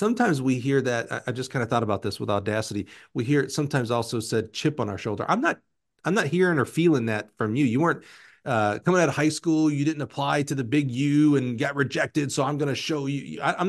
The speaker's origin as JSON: {"language": "English", "region": "Alabama", "country": "United States", "said": "I always tell people I'm from Alabama, so my vocabulary is a little limited here, right?"}